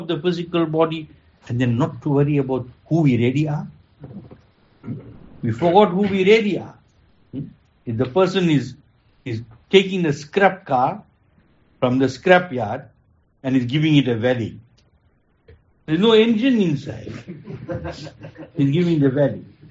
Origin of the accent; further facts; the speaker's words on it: Durban, KwaZulu-Natal, South Africa; now in Cape Town, South Africa; Now imagine, I came from Durban, right? Landed in Cape Town.